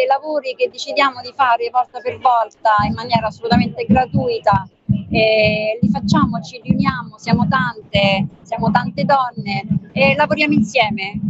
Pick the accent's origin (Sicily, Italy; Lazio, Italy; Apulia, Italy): Lazio, Italy; Rome; Siamo di Roma, siamo del, più o meno del quartiere, ma non solo, siamo più o meno dell'Esquilino, ma non solo, anche di altri quartieri